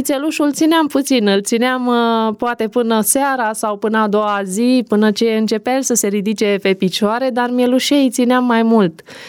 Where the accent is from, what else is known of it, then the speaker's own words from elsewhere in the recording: Cocorăștii Colț, Prahova, Romania; La Cocorăștii Colț. Cocorăștii Colț, acolo a îngăduit Dumnezeu să deschid și eu ochii pe lume.